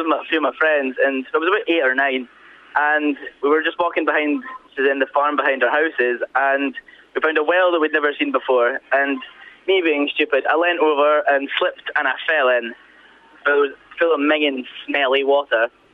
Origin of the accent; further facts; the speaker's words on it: Edinburgh, Scotland, United Kingdom; I'm 18 and I'm from Edinburgh.